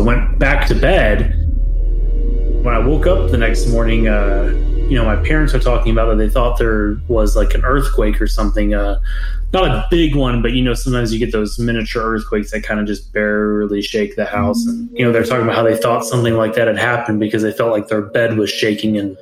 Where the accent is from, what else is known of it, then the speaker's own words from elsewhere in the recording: Kansas City, Missouri, United States; the only thing I can compare it to that I'm from Kansas City is like Arrowhead Stadium or like Kauffman Stadium.